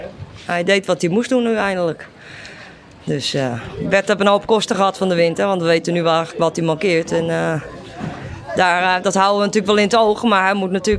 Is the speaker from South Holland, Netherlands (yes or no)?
yes; Scheveningen, South Holland, Netherlands; Ik kom ook uit Scheveningen.